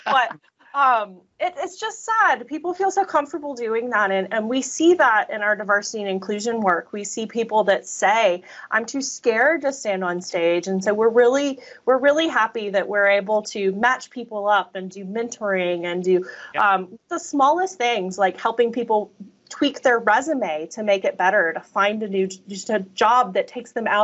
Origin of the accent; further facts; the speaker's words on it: Alabama, United States; accent: Alabama; moved away as an adult; I'm from Alabama in the United States. And yes, the accent you hear on me is not a deep Alabama accent, but it used to be.